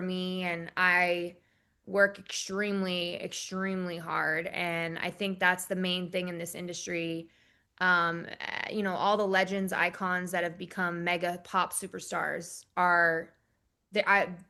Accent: New Jersey, United States; It was in Philadelphia, which I'm from New Jersey, so close to home.

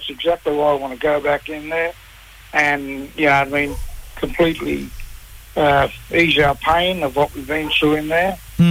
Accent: New South Wales, Australia; number 12 … I'm from the Goombang Year mob down the north coast of New South Wales.

